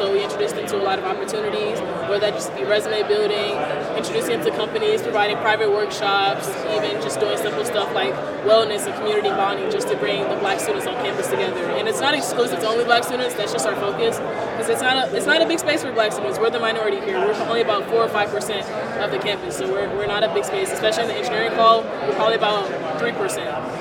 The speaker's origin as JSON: {"language": "English", "town": "Milwaukee", "region": "Wisconsin", "country": "United States", "said": "I'm from Milwaukee, Wisconsin."}